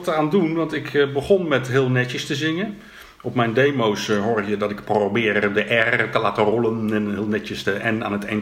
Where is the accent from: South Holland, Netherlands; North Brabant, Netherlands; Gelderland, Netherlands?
South Holland, Netherlands; The Hague; ik kom uit Den Haag. Ik ben een echte Haagenees. En ik heb de eerste 18 jaar ook echt in Den Haag gewoond. En toen ben ik... De eerste 19 jaar moet ik zeggen, want ik ben verhuisd binnen Den Haag één keer.